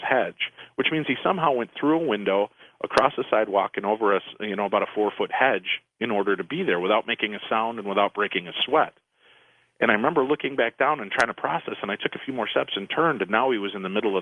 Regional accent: Medinah, Illinois, United States; here I grew up in Medina, Illinois, which is a suburb 22 miles west of Chicago.

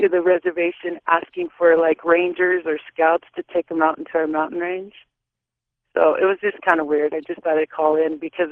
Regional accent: Wyoming, United States; And, but originally I'm from Wyoming, Indian reservation called Wind River.

